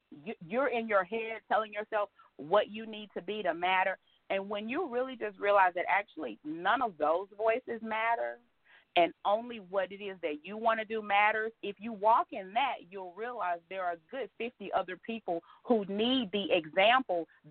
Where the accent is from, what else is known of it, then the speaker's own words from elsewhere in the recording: Dallas, Texas, United States; And so, you know, seriously, I'm still a girl from Oak Cliff. I still am.